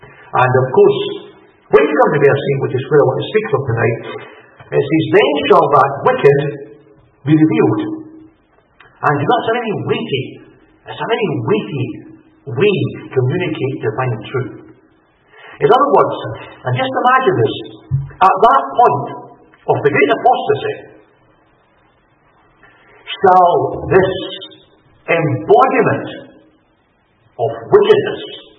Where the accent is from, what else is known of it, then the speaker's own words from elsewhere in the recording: Cyprus; I was brought up in East Cyprus.